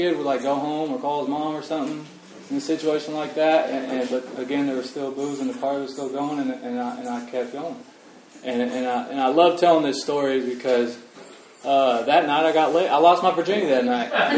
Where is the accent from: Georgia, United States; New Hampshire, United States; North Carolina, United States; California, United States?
California, United States; El Sobrante; I grew up in El Sobrante, man. My mom's like the greatest person in the world.